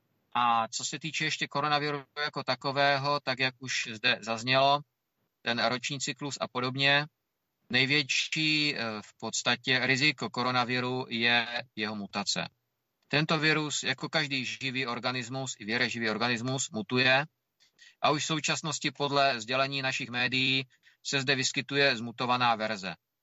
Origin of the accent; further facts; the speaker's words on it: Moravia, Czechia; Jsem Čech, jsem Moravák, to úplně jedno, kde se budeme situovat.